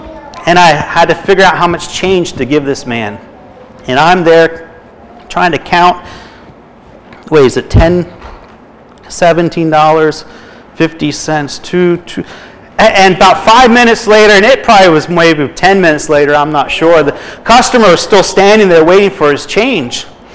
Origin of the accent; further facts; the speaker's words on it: Philadelphia, Pennsylvania, United States; also born or lived in Miami, United States; So the city is close to my heart, and I was born in Miami, Florida. And if I told you my whole history, we'd be here till 1 o'clock in the morning. But I ended up being raised in Philadelphia.